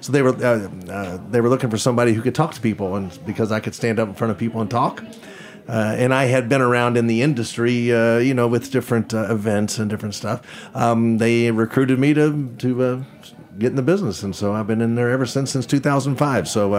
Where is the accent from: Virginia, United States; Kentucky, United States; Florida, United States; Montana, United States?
Kentucky, United States; I'm from Kentucky. We make good Kentucky whiskey.